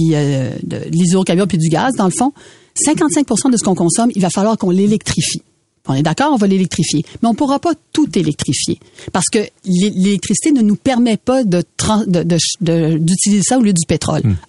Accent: Quebec, Canada; ici chez nous au Canada

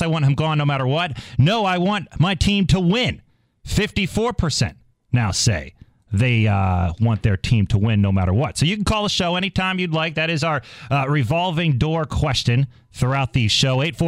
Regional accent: Northeast, United States; I am from the Northeast and I did not grow up watching college football religiously like I did the NFL.

